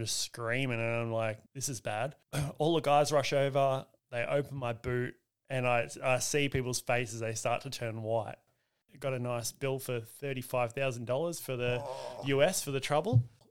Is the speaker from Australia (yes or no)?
yes; Pioneer Bay, Victoria, Australia; I'm 34 years old and I come from Pioneer Bay, Victoria. We had a track in our backyard, which is great.